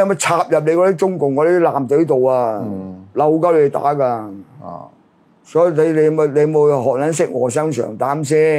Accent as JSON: {"language": "Cantonese", "country": "China", "said": "我作為中國人，我梗係幫自己國家"}